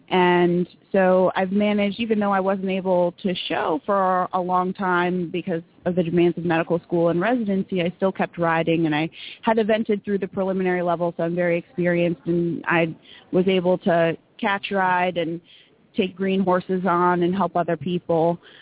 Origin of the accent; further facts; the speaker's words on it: Cleveland, Ohio, United States; now in Atlanta, United States; I'm originally from Cleveland, Ohio